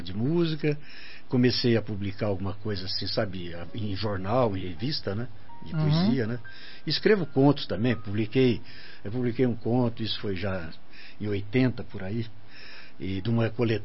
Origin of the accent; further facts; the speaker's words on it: Londrina, Paraná, Brazil; also born or lived in São Paulo; Eu sou o filho mais velho de 4 irmãos. Então, praticamente, eu sou um pé vermelho, né? Porque eu fui criado em Londrina